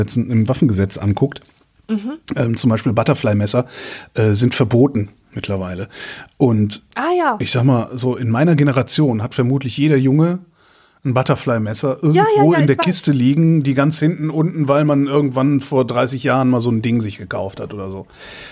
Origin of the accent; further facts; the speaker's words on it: Rhineland, Germany; Ich meine, wir sind ja beide im Rheinland aufgewachsen.